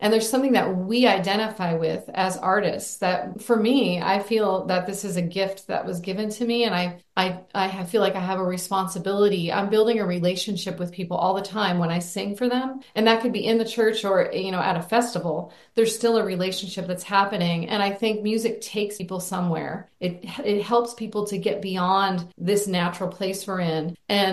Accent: Arizona, United States; Growing up in Arizona, I would, hop on horseback on the weekends, and I would be writing songs as I was just kind of riding along and hearing the rhythm of the hooves.

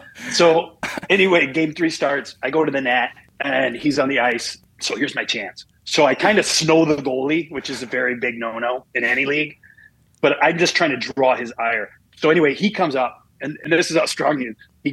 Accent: Minnesota, United States; But the people of my hometown wanted to, I'm from Minnesota. Minnesota is hockey crazy.

